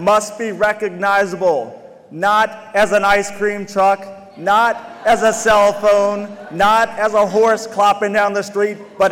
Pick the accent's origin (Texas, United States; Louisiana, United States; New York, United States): Louisiana, United States; When I grew up in Louisiana, at that time, we didn't know about quiet cars just yet.